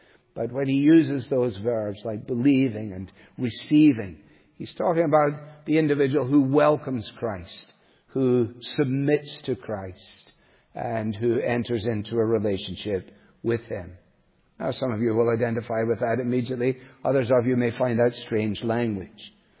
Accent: Scotland, United Kingdom; which pained me as a Scot, but I put it in anyway.

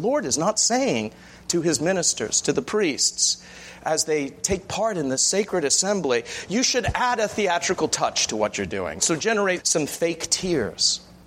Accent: England, United Kingdom; as an Englishman

